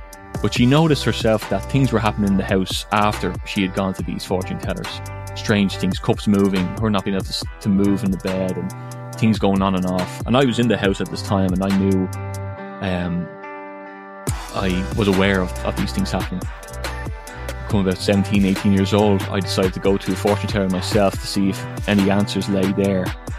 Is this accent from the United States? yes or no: no; Ireland; I grew up in Catholic Ireland